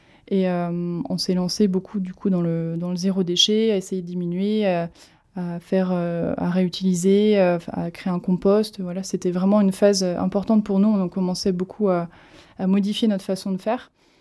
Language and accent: French; Saint-Julien-de-Concelles, Pays de la Loire, France; moi, je suis originaire de Saint-Julien-de-Concel, donc Sud-Loire. Donc, en effet, on est vraiment bercé dans les vignobles.